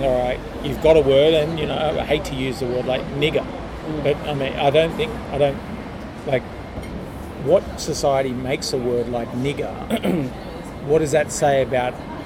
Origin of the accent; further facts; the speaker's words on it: Australia; And we're Australian, we're not American